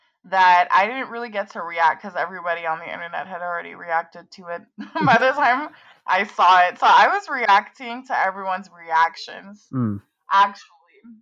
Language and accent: English; Collegeville, United States; also born or lived in Ghana; I'm pretty much from Collegeville, except my parents were born in Burundi. So I'm 100% Burundian and I'm a third culture kid because I was born in Ghana.